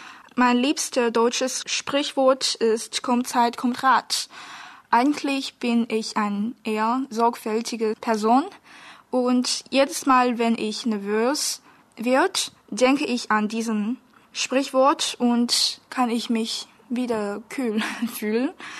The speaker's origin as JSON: {"language": "German", "country": "China", "second_language": "German", "said": "ich komme aus China. Ich bin 1996 geboren."}